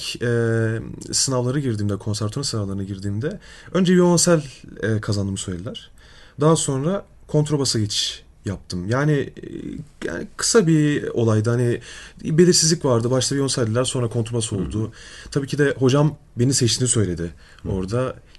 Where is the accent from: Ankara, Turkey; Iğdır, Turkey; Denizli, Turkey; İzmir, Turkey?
Ankara, Turkey; born there; 1992 yılında Ankara'da doğdum.